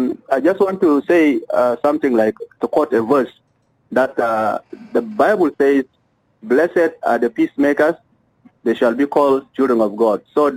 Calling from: Juba, Central Equatoria, South Sudan; I'm calling from Juba.

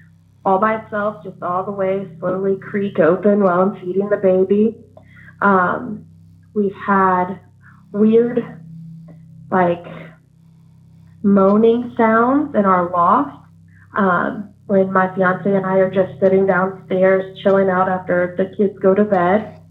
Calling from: Virginia, United States; I'm calling from Virginia.

